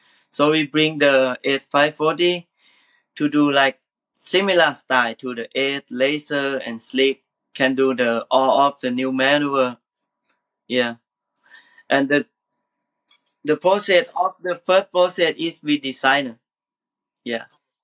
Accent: Thailand; English is a second language; I am from Thailand.

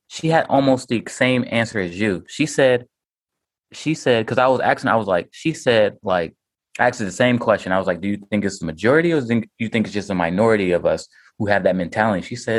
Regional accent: Georgia, United States; Because we're from the suburbs. And what's very unordinary about where the suburbs we're from Clayton County, right?

